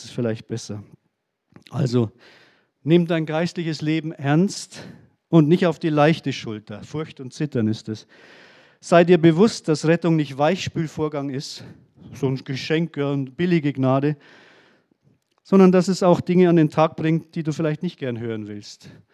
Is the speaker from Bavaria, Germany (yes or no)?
yes; Traunstein, Bavaria, Germany; in meiner Heimat. Ich komme aus Traunstein.